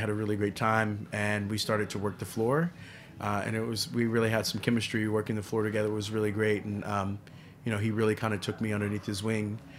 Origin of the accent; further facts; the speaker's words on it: San Antonio, Texas, United States; also born or lived in Trenton, New Jersey; I was born in Trenton, New Jersey. My mom was really, she fell in love with Texas.